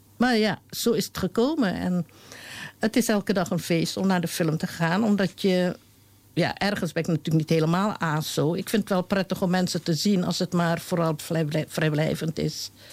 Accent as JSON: {"language": "Dutch", "country": "Indonesia", "moved": "as an adult", "lives_now": "Portugal", "said": "Ik kom uit Indonesië en ik heb me nergens ooit thuis gevoeld dan in Indonesië."}